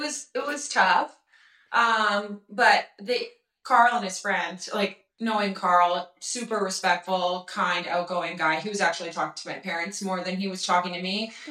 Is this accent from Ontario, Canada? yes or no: no; Calgary, Alberta, Canada; I'm from Calgary.